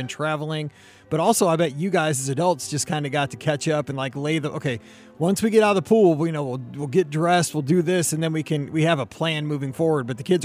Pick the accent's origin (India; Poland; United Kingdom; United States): United States; Midwest; Yeah, we're both from the Midwest.